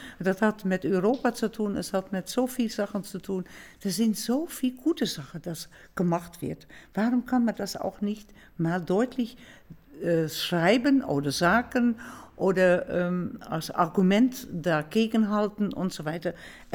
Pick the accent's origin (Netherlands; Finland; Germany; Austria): Netherlands; German is a second language; weil ich bin ja als Niederländerin damals also in eingeladen gewesen von der russischen Botschaft.